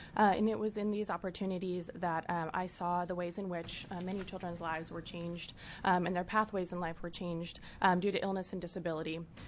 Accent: Willamina, Oregon, United States; So I'm from Willamina, Oregon, originally

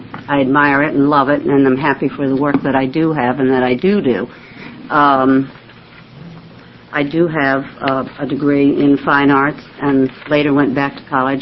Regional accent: Portland, Oregon, United States; I'm from the Portland area

